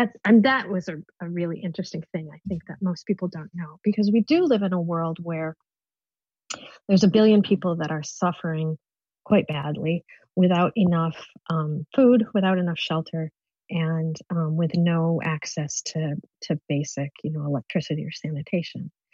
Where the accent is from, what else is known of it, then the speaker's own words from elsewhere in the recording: Minnesota, United States; I grew up in Farm County in Minnesota, and just surrounded by fields.